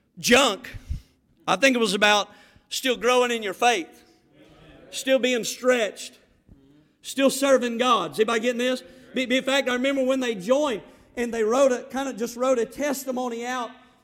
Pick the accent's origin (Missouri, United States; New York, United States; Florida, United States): Florida, United States; accent: southern; and I came in with my southern accent from the panhandle of Florida.